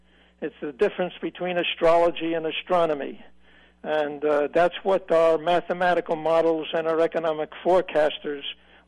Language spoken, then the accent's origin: English; Brooklyn, New York, United States; I'm from Brooklyn, of course.